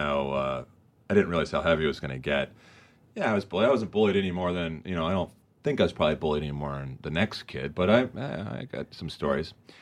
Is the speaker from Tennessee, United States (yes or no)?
no; Huntington Beach, California, United States; In Huntington Beach.